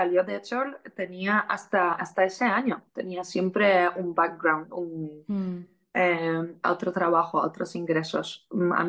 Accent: Poland; Spanish is a second language; soy de Polonia, soy polaca.

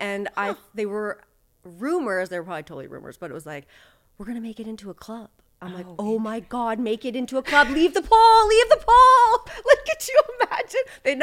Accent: Whitby, Ontario, Canada; I grew up in Whitby, Ontario.

